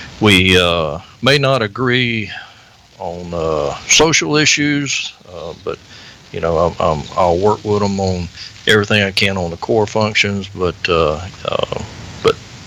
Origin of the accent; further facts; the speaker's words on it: United States; I'm Native American.